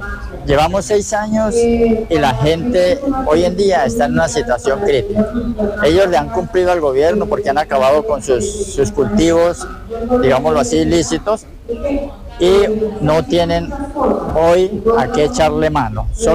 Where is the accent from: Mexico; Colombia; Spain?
Colombia; Miraflores; vengo del municipio de Miraflores.